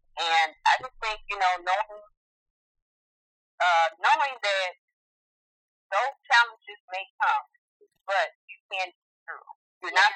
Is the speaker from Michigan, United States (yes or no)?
yes; Flint, Michigan, United States; I am from Flint, Michigan. I don't know if you heard of Flint.